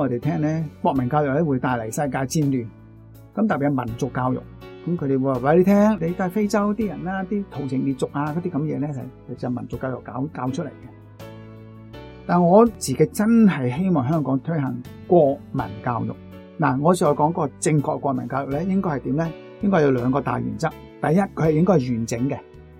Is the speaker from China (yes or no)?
yes; China; 我好自豪我系中国人，我好自豪我系天主教徒。